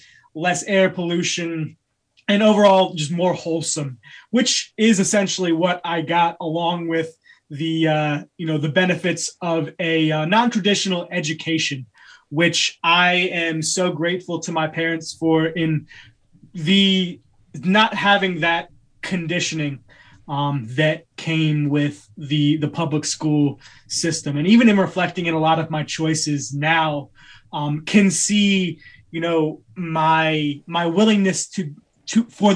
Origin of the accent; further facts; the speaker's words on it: New Jersey, United States; Yeah, I was born in Bridgeton, New Jersey. Grew up outside of Philadelphia, dirty, relatively poor neighborhood.